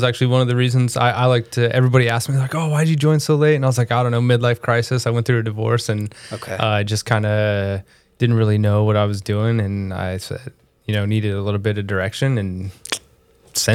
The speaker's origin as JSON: {"language": "English", "town": "Conifer", "region": "Colorado", "country": "United States", "tie": "born or raised there", "also_born_or_lived": "Littleton, United States", "said": "I grew up in a little mountain town called Conifer before moving down to Littleton, and I spent most of my life there."}